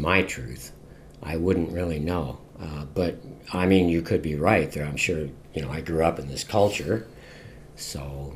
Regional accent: Virginia, United States; No, I didn't. I grew up in Fairfax County, Virginia.

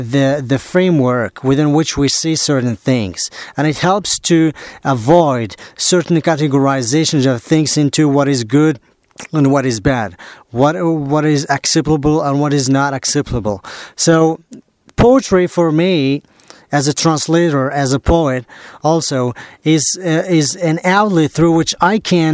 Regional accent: Agadir, Souss-Massa, Morocco; English is a second language; teaching part-time at the University also of Agadir, my hometown

